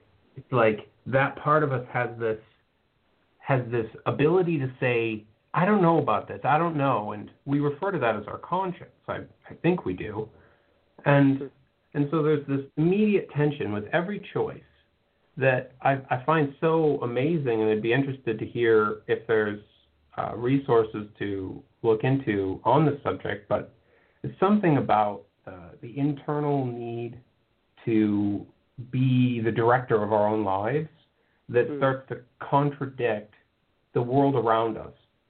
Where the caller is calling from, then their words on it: Waterford, Michigan, United States; I'm calling from Waterford, Michigan.